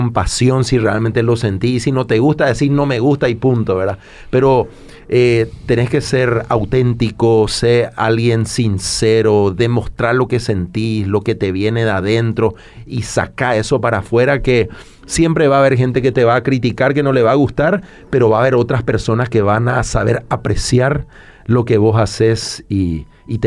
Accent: Paraguay; Y yo soy de Paraguay.

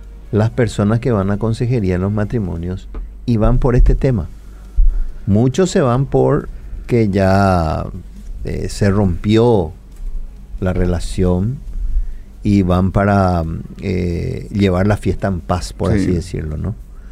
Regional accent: Cuba; Yo soy cubano, chicos.

